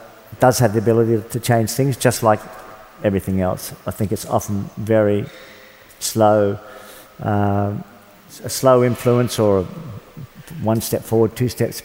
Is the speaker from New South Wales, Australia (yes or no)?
no; Melbourne, Victoria, Australia; my hometown in Melbourne